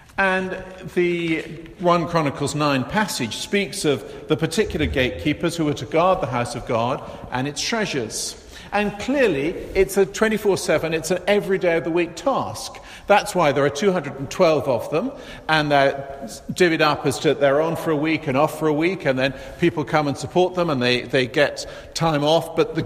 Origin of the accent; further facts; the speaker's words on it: Chichester, South East England, United Kingdom; When I was little, my hometown was Chichester in Sussex.